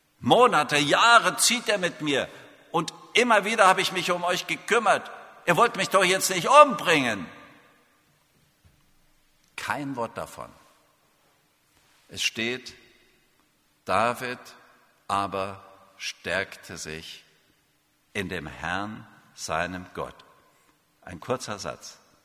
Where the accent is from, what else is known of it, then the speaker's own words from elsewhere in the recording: Markkleeberg, Saxony, Germany; ich komme aus Leipzig. Gerade noch die Kurve gekriegt vor der Mauer.